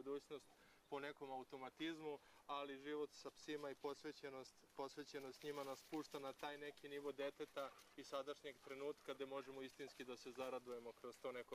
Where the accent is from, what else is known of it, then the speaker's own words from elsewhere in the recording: Belgrade, Serbia; Moje odrastanje i rođenje zapravo je bilo u Beogradu i prve tri decenije svog života sam proveo u tom gradu